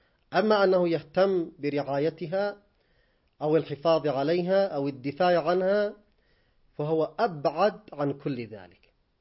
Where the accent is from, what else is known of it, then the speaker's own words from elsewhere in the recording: Yemen; ما جرى عندنا في اليمن